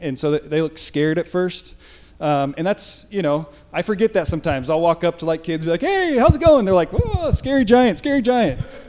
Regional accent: Colorado, United States; I'm from Colorado

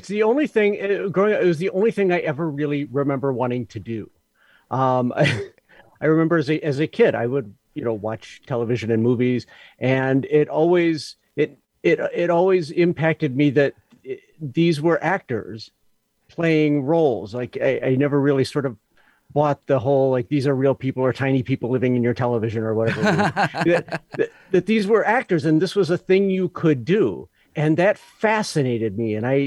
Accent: Indiana, United States; I grew up in Northwest Indiana, so we culturally, you know, there wasn't a lot

